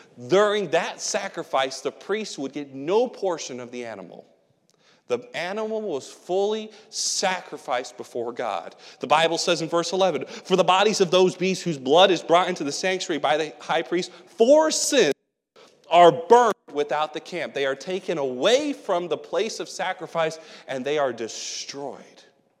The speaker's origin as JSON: {"language": "English", "region": "England", "country": "United Kingdom", "tie": "born or raised there", "said": "You certainly don't hear my English accent because it's not there. But anyway, I grew up over there. I was born over there. My parents are still over there as missionaries."}